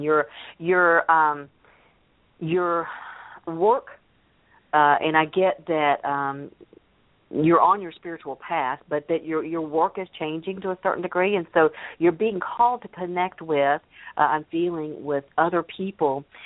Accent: Memphis, Tennessee, United States; also born or lived in Corpus Christi, Texas; I was born in Corpus Christi, Texas, but I've never not lived in the Memphis, Tennessee area.

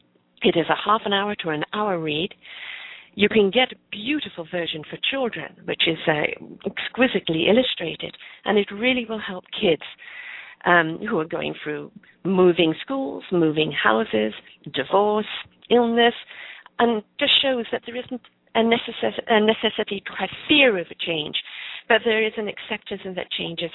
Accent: England, United Kingdom; also born or lived in South Africa / United States; now in Canada; I was born and raised in England. I moved with my mother to South Africa with our border collie dog. I then moved to the States for a short while. Then I moved to Canada. I'm coming up 32 years here now.

